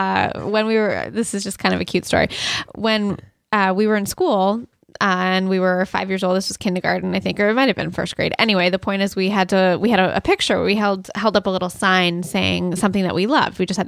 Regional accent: Brookline, Massachusetts, United States; So in my town growing up, I grew up in Brookline in Massachusetts. Yay, Brookline. Love that town.

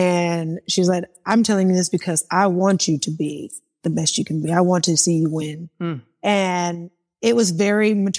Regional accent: Oklahoma City, Oklahoma, United States; as I explained, I'm from Oklahoma City, and there are not a lot of people that get out of that and be able to have a microphone that big.

